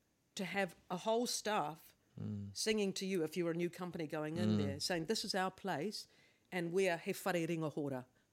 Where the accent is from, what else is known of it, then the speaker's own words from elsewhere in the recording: Wellington, New Zealand; So I come from Wellington, Pōneki.